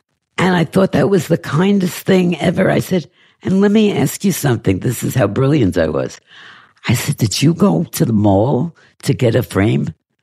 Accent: New York, United States; And I'm thinking, I'm a Jew from New York.

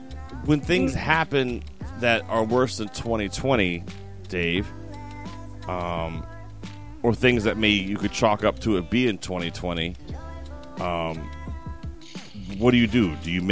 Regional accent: Virginia, United States; And, you know, I look at this and, you know, I grew up in Virginia.

